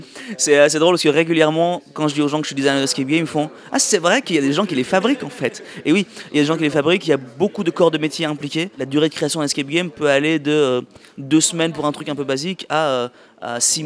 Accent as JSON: {"language": "French", "town": "Brussels", "region": "Brussels-Capital Region", "country": "Belgium", "said": "Je viens de Bruxelles et je suis designer d'Escape Game."}